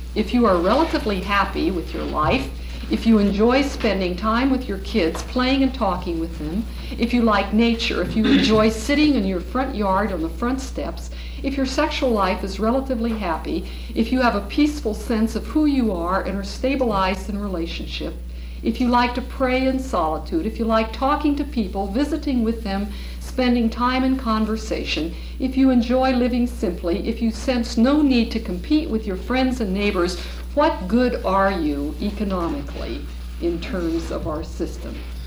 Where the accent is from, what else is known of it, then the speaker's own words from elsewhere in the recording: United States; I am simply 6% of the world's population as an American